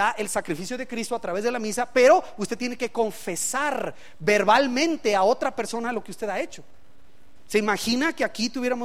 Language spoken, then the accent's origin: Spanish; Mexico; El punto aquí es que como mexicanos nos cuesta por la vergüenza.